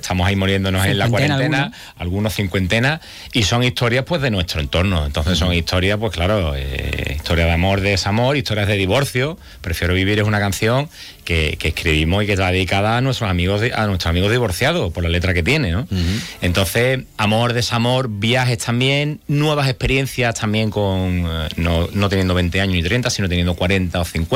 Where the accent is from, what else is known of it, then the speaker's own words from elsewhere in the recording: Jerez, Andalusia, Spain; Somos más de Jerez y la campiña y las playas de Cádiz